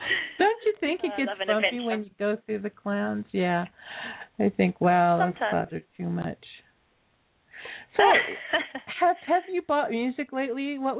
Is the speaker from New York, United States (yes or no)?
yes; New York, United States; Although I'm from New York, so there you have it.